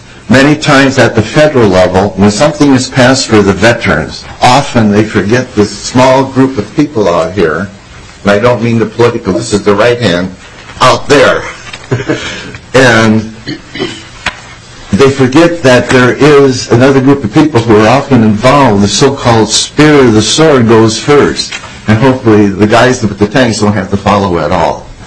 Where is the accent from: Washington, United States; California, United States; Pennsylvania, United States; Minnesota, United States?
Minnesota, United States; South St. Paul; as Rick was saying. Born and raised in South St. Paul, went to University of Minnesota at one time and applied mathematics, thinking of becoming an actuary.